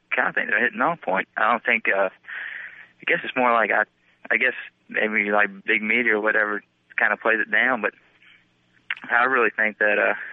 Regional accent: the South, United States; I mean, I'm a Southerner. I'm 22.

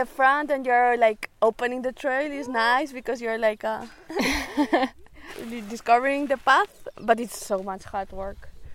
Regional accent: Spain; now in Chile; I'm from Spain. Oh. And I live in Chile now for 2 years and a half.

